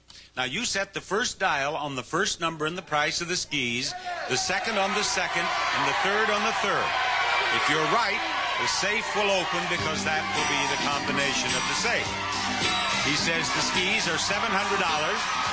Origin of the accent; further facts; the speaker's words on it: South Dakota, United States; And you've heard me mention that I grew up on the Rosebud Reservation in South Dakota.